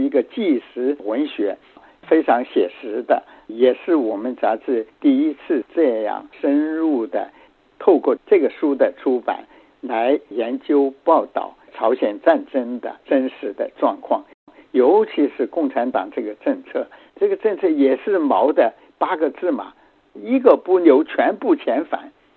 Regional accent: China

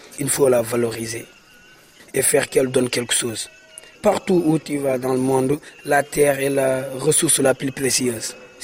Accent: Saint-Louis, Senegal; Je viens de Saint-Louis, au nord. Je viens de Saint-Louis et là-bas, on ne cultive presque pas. On cultive, mais dans la vallée, au niveau des villages. Mais mes parents ne sont pas des agriculteurs.

